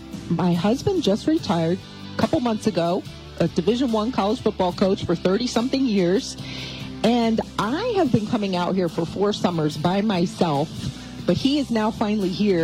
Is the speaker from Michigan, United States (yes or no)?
no; New Jersey, United States; I grew up in New Jersey